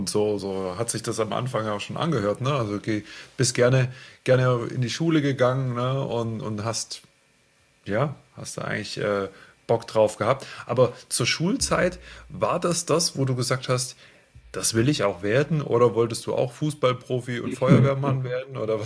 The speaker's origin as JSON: {"language": "German", "region": "Baden-Württemberg", "country": "Germany", "said": "Ich komme ja aus dem Speckgürtel von Stuttgart"}